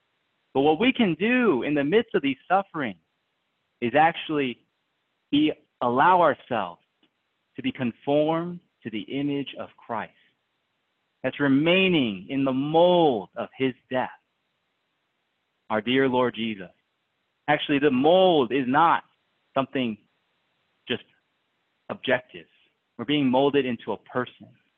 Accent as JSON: {"language": "English", "region": "New Jersey", "country": "United States", "tie": "born or raised there", "said": "And, you know, I grew up in New Jersey. I always, you know, wanted to work in the big city in New York, went to school in Boston"}